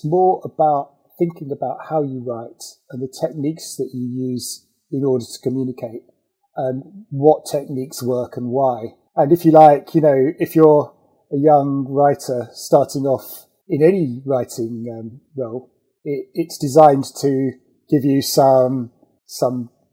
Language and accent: English; Manningtree, East of England, United Kingdom; Well, I grew up in Manningtree in Essex, which is a small town between Colchester and Ipswich, and I still live near there.